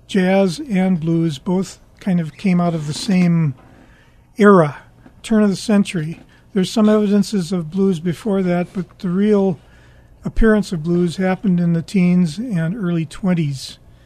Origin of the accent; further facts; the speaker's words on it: Minnesota, United States; We're both from Minnesota originally and back in Minnesota happily.